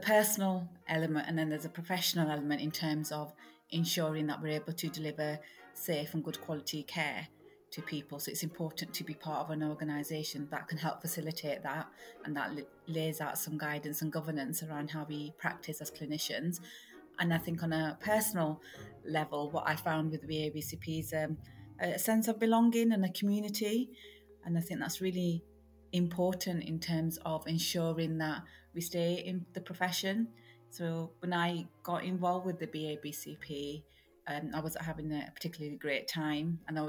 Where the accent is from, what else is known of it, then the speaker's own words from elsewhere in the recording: Rochdale, North West England, United Kingdom; Andrew came to see me in my hometown of Rochdale